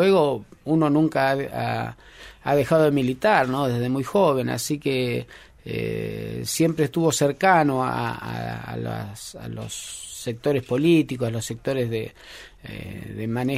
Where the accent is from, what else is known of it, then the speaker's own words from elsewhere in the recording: Bella Vista, Corrientes, Argentina; Bellavista, la ciudad de Bellavista. Nací en los montes, digamos, en la costa del río Santa Lucía.